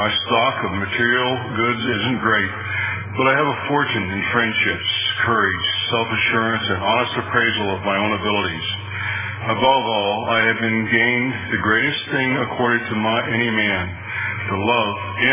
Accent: Pennsylvania, United States; also born or lived in Youngstown, Ohio; I'm from back east, back in Pennsylvania. I was born in Youngstown, Ohio. I lived all up and down the Ohio-Pennsylvania border from Erie to Pittsburgh.

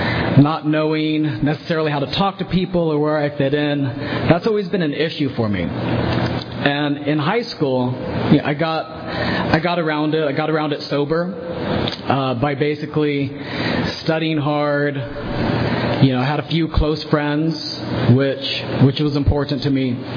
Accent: Visalia, California, United States; born there; So, I was born in Visalia. I was born at Kaweah Delta. My parents are from the valley.

